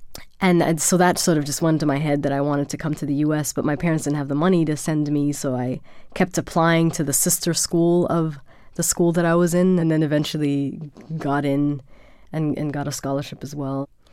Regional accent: Germany; Growing up in Germany in the late 1980s, early 90s

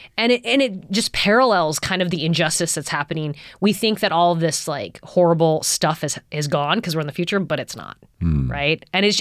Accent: West Coast, United States; I grew up on the West Coast my entire life, border to border, you know, Canadian border to Mexico border.

